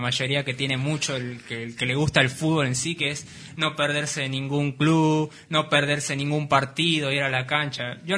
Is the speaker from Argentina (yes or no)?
yes; Floresta, Buenos Aires, Argentina; me crié en Floresta también, y ahí me fui influenciado por todo ese barrio